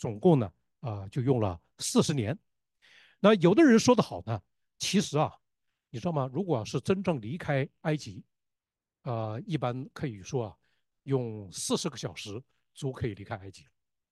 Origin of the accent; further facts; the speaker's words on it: Northeast China, China; 我由于在东北长大，我知道东北人当中有一些人就非常适合。